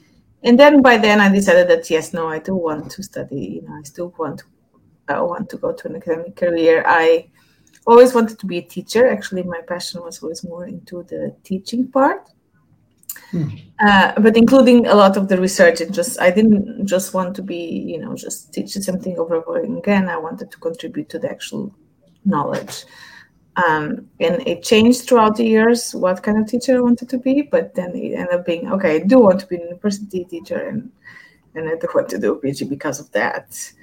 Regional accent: Portugal; I'm European, sort of. So my father's from Portugal, my mother's from the Netherlands. And I grew up in Portugal and I studied biology in Portugal

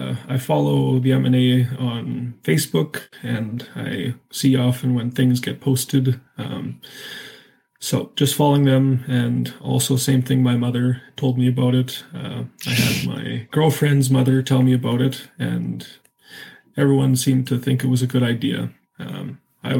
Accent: Fishing Lake Métis Settlement, Alberta, Canada; Yeah, so family, I'm from Region 2. My home community is Fishing Lake Métis Settlement.

